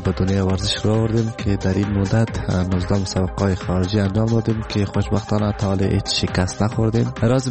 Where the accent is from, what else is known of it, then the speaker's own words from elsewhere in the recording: Afghanistan; به عرف خود ایره میگم که ما افغان هستم